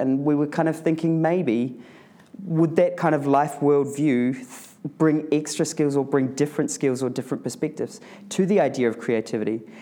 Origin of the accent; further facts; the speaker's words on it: New Zealand; so I'm from New Zealand originally, and in New Zealand I kind of did a lot of work around accounting.